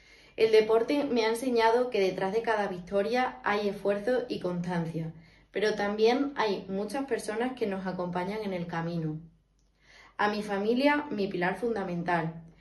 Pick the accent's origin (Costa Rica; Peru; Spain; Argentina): Spain; Extremadura; gracias a mi tierra, Extremadura